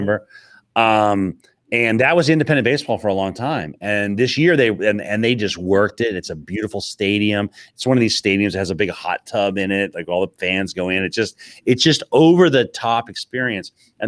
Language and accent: English; Western Canada, Canada; I grew up in Western Canada. I grew up going to Edmonton Trappers games.